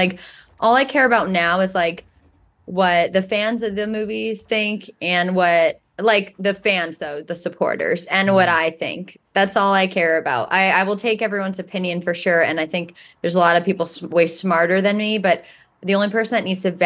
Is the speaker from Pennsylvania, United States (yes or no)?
no; New York, United States; Like, I'm a New Yorker.